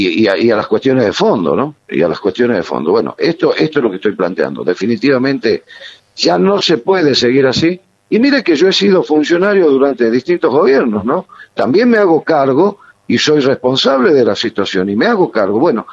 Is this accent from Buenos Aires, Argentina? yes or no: no; Tucumán, Argentina; como tucumanos trabajar todos juntos, tanto oposición como oficialismo, tanto a nivel nacional como a nivel provincial